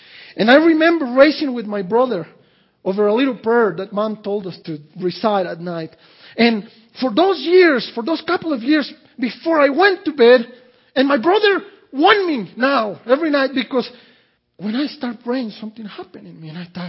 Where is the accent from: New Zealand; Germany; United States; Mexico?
Mexico; 12 years old and I'm dependable on my dad and my mom, and it's, you know, it's hard. I'm growing up in Mexico.